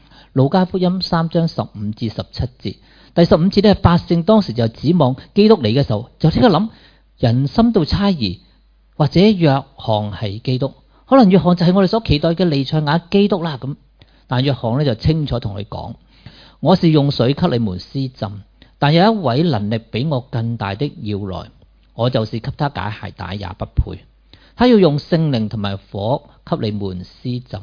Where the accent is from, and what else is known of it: Hong Kong